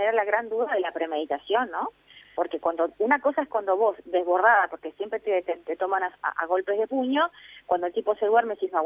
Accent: Uruguay; ciudadanos somos todos, uruguayos somos todos

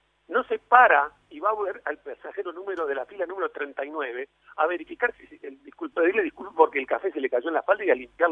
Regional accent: Uruguay

